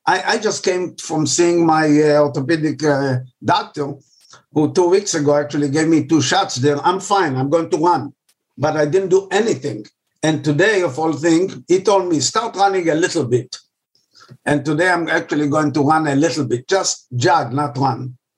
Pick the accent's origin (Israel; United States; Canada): Israel; I grew up in Israel, and of all things, I lived a mile from the Mediterranean